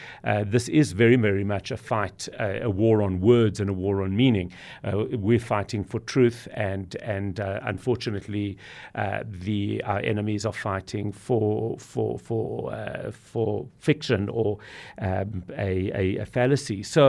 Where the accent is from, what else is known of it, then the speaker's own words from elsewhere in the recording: South Africa; as a South African, we know full well what apartheid is and what it isn't